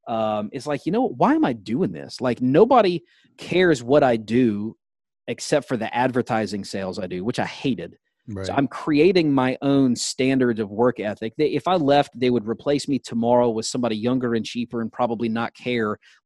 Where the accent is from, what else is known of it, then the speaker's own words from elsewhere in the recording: Atlanta, Georgia, United States; I grew up in Atlanta, loved watching Braves games and listening to their announcers.